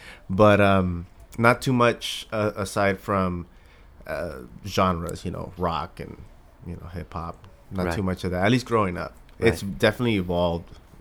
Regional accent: Laredo, Texas, United States; Laredo, Texas.

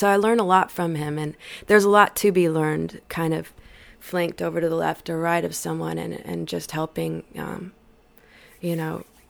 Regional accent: St. Louis, Missouri, United States; So I'm from St. Louis, but I started playing music out in Fort Worth and Dallas in my 20s.

